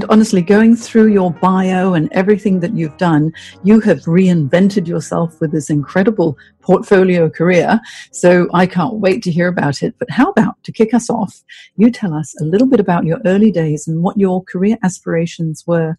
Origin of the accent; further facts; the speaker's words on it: Hong Kong; also born or lived in Singapore / San Francisco, United States; now in Sydney, Australia; I'm from Hong Kong, and then I lived many years in Singapore and in San Francisco as well. But now I'm based in Sydney